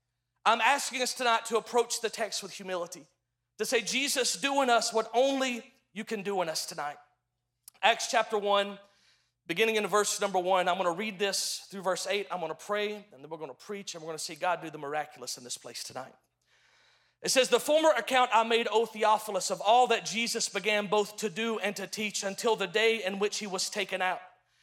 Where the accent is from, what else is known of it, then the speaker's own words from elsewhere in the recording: Alabama, United States; I grew up in Alabama in a small town.